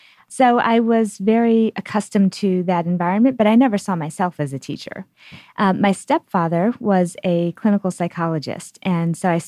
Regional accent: Texas, United States; moved away as an adult; also born or lived in California, United States / Michigan, United States; I claim Texas as home. We moved around a lot, but I grew up in Texas and went to school there through high school

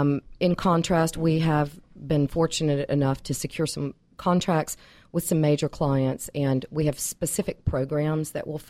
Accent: Tennessee, United States; I am originally from Tennessee, but have been loving Georgia for about 18 years

